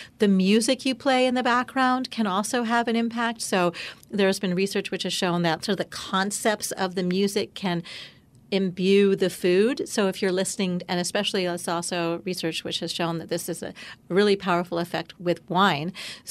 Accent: Canada; because I'm Canadian.

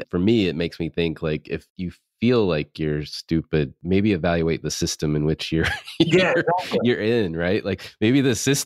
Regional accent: the South, United States; It's growing up in the South, in NASCAR is a big thing, right?

